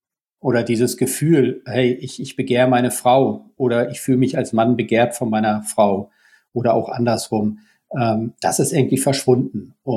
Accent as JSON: {"language": "German", "region": "Schleswig-Holstein", "country": "Germany", "tie": "born or raised there", "said": "Ich lebe jetzt in meiner Heimat Schleswig-Holstein."}